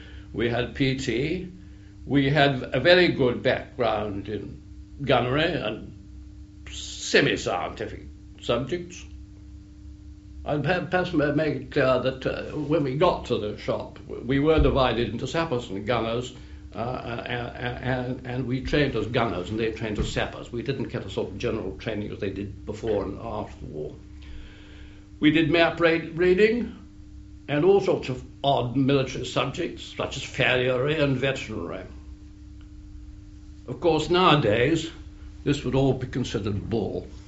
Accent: Baldock, East of England, United Kingdom; born there; I was born at Baldock in Hertfordshire in January 1898, and I was at school at Halebury in 1914-15

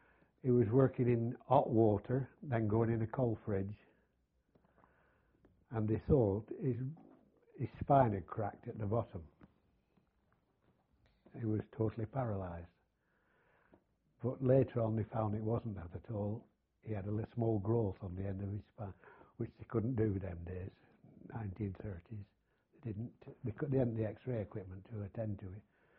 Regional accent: Preston, North West England, United Kingdom; born there; I was born in Preston.

